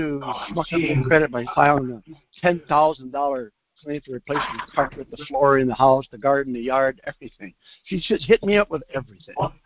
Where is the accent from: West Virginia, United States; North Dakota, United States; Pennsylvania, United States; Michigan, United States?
North Dakota, United States; Fargo; The warrant was in my hometown of Fargo, North Dakota.